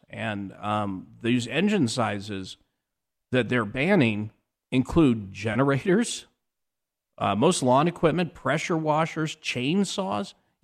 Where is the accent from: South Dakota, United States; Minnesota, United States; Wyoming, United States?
Wyoming, United States; I grew up in Wyoming.